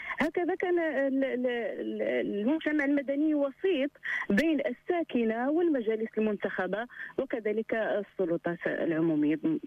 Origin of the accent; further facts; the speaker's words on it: Morocco; لأنه هو طبعا موضوع يسري في دمائنا كمغاربة، خصنا ندافع عليه بجميع الطرق ولو أضعف الإيمان.